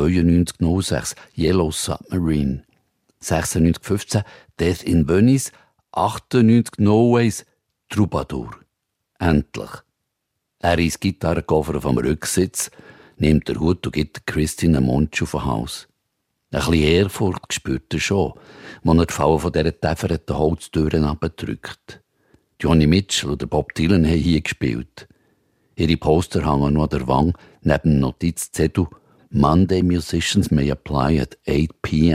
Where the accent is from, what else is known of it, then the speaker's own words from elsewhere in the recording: Bern, Switzerland; Statt in die Welt rausgehen, als Berner und Englisch singen